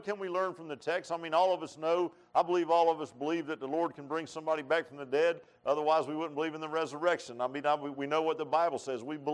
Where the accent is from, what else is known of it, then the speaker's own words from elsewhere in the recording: Virginia Beach, Virginia, United States; I grew up in Virginia Beach. Now, that's a bigger city than Buchanan, by the way, folks.